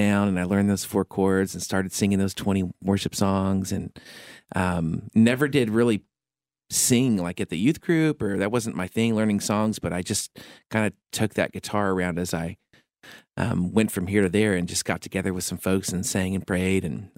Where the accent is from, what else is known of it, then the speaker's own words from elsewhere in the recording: West Coast, United States; And we grew up on the West Coast. We moved a lot.